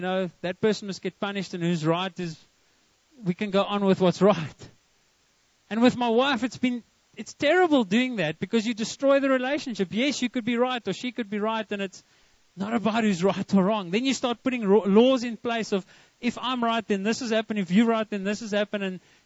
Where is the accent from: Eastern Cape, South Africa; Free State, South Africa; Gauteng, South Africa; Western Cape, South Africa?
Free State, South Africa; We come from the Eastern Free State and we don't want to go to Bloemfontein.